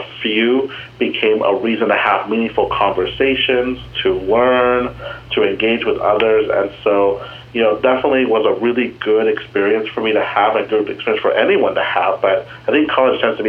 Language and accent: English; Pasadena, California, United States; also born or lived in Bellingham, Washington; So I was born in Pasadena, California, went to L.A. public schools all through elementary school, and then middle school, the family, mom, dad, and me and four other brothers moved up to Bellingham, Washington